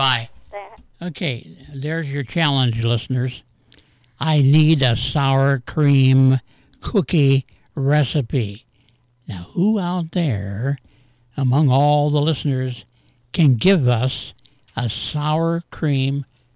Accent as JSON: {"language": "English", "town": "Bucyrus", "region": "Ohio", "country": "United States", "tie": "born or raised there", "said": "I remember growing up in Bucyrus, Lone Pine Dairy had the best cottage cheese."}